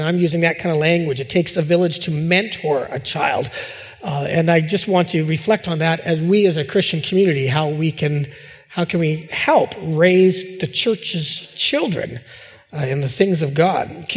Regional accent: West Kelowna, British Columbia, Canada; I am a Canadian. I am a British Columbian. I'm a West Kelownaite or a West Bankite, depending on which side of the line you are on. I am a Norwegian. I am a Christian. I am an Emmanuelite.

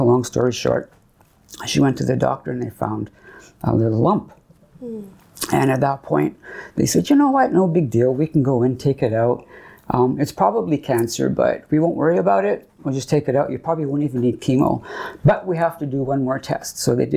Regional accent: Winnipeg, Manitoba, Canada; born there; I was born in Winnipeg, 1965. I'm 60.

